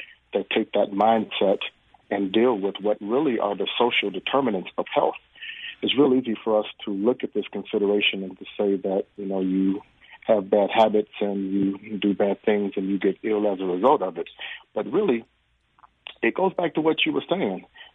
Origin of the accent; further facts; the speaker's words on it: Illinois, United States; born there; I was born in Cook County. As luck would have it, I actually came full circle and trained in Cook County.